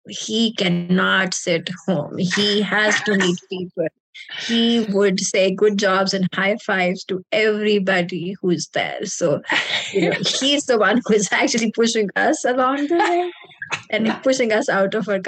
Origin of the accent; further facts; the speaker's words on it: Pakistan; So I'm originally from Pakistan, and I thought community is the people with similar cultures.